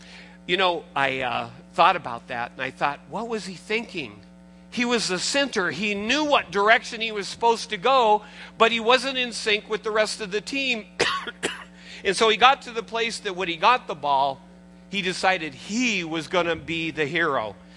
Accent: Seattle, Washington, United States; I was from Seattle, the University of Washington, they were always trying to get into the Rose Bowl.

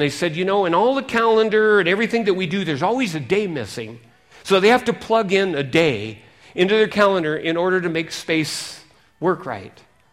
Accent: Seattle, Washington, United States; Now, I was raised on Puget Sound in Seattle, and I'm telling you, when the waves are there, you're not going to walk on any rocks

